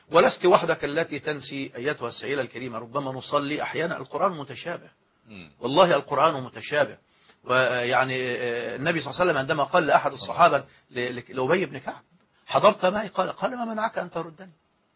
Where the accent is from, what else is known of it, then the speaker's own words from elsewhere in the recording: Egypt; لكن عندنا في مصر ما يسمى بقانون الوصيه الواجبه